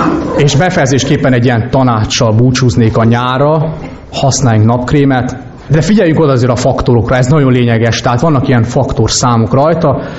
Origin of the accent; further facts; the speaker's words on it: Romania; megtudták, hogy Romániából vagyok